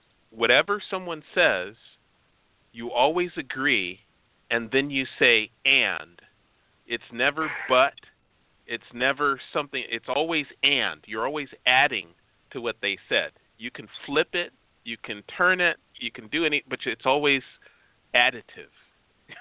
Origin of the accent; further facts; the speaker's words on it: Chicago, Illinois, United States; I'm from Chicago, so it was Second City in Chicago was a huge influence on many of the performers for Saturday Night Live in particular.